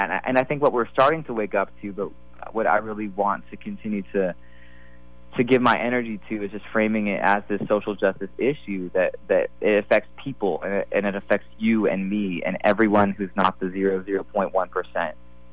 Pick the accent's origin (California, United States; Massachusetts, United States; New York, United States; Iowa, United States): California, United States; now in Oakland, United States; I live in Oakland. I grew up in Marin County, so I've lived in the Bay Area my whole life